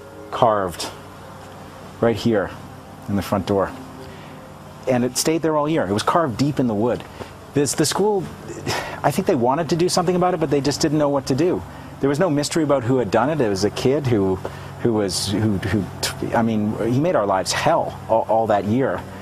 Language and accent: English; Toronto, Ontario, Canada; So I grew up here in Scarborough, in this suburb outside of Toronto.